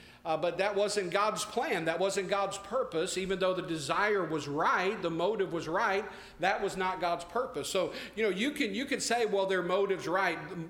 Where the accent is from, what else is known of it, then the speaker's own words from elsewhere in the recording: United States; And as American, I want to say thank you for being willing to serve this great nation.